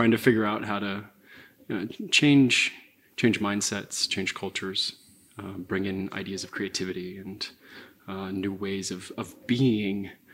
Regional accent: Santa Clara, California, United States; I was born and raised in Santa Clara. So my mom lives still a few blocks from the Apple campus.

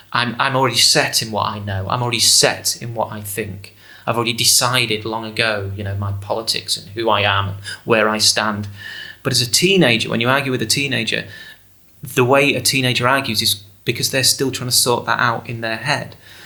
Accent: England, United Kingdom; this is an exciting play that means something to me as a, 16-year-old growing up in England.

